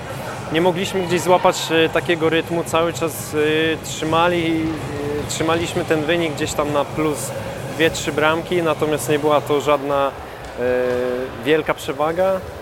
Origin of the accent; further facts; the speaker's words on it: Gdańsk, Pomeranian Voivodeship, Poland; Gdańsk to jest moje rodzinne miasto.